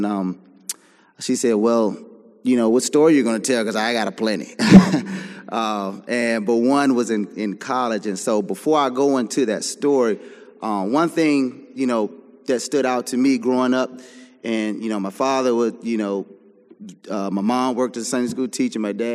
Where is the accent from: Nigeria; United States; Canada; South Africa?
United States; Maryland; growing up in Prince George's County and the D.C. area and stuff, and just growing up in a Christian home.